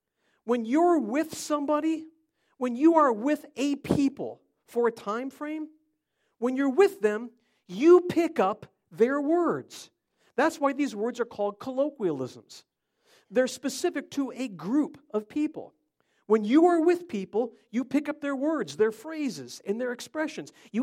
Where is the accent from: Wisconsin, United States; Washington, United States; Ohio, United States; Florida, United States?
Ohio, United States; Cleveland; we grew up in Cleveland, and in Cleveland, you say it